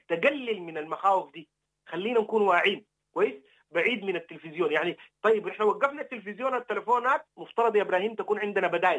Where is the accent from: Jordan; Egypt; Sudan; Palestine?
Sudan